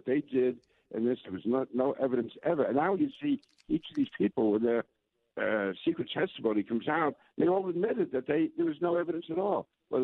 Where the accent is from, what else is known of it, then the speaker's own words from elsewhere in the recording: Queens, New York, United States; In fact, I grew up in Sunnyside, Queens.